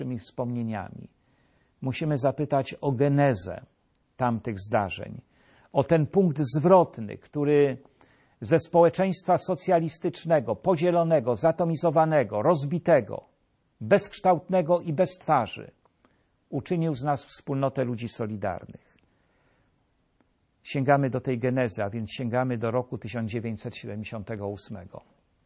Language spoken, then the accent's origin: Polish; Jelenia Góra, Lower Silesian Voivodeship, Poland; ale także i na przykład jeleniogórska. Wracam tu myślą do mojego rodzinnego miasta.